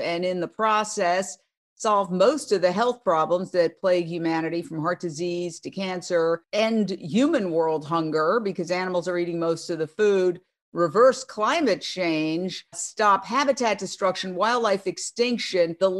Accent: New York City, New York, United States; I was born and raised in Midtown Manhattan.

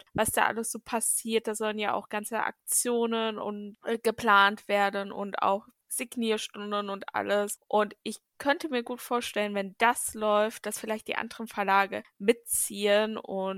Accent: Northern Germany, Germany; Also ich bin ja eigentlich aus Norddeutschland

